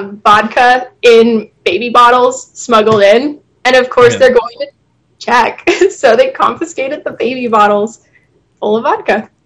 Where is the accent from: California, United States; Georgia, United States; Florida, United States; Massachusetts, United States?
Florida, United States; Fort Myers; So, because I grew up in Fort Myers, Universal's in Orlando.